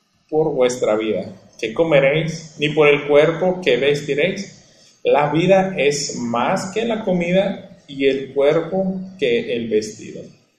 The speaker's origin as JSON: {"language": "Spanish", "country": "Mexico", "said": "yo creo que es algo que como mexicanos nos está atacando a la mayoría del país"}